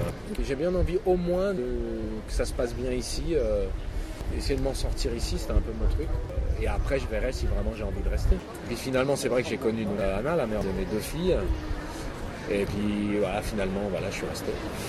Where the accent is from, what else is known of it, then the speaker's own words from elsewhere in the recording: Paris, Île-de-France, France; born there; moi je suis né à Paris et je suis culture française